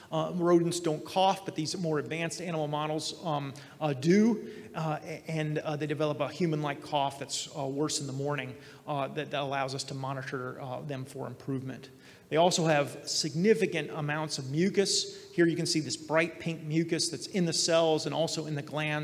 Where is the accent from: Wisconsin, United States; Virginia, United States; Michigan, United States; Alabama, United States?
Alabama, United States; And as you know, I hail from Alabama, and we certainly know how to smoke a pig in Alabama.